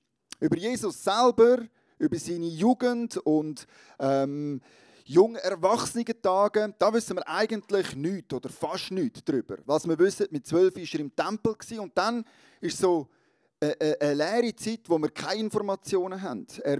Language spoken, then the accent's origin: German; Switzerland; als Schweizer muss man sich doch irgendwann mal die Frage stellen, wer zahlt das eigentlich?